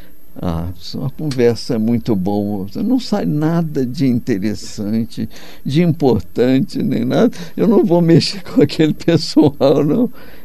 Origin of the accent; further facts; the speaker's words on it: Brazil; Toda a vida como brasileiro, futebol, eu toda a vida